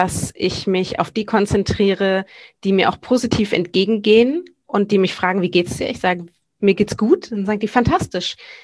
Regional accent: Sylt, Schleswig-Holstein, Germany; also born or lived in Bavaria / Hamburg; Ich bin fast 40. Ich bin geboren eigentlich in Bayern, bin teilweise aufgewachsen auf Sylt, wo ich eben ja heute noch lebe, ebenso wie in Hamburg.

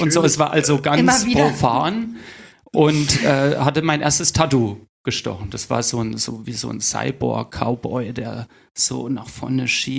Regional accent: Sonneberg, Thuringia, Germany; In Sonneberg, da wo ich herkomme. In Südthüringen.

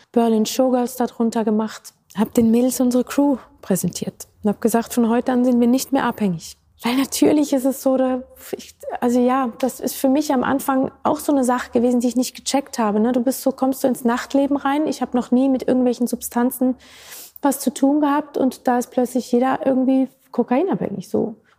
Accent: Switzerland; accent: Swiss; now in Germany; habe ich meinen Schweizer Akzent rausgeholt.

